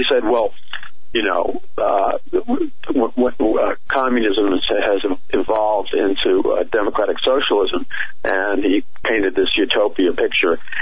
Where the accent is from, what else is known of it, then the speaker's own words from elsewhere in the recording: Queens, New York, United States; when I was a kid growing up in Jackson Heights, Queens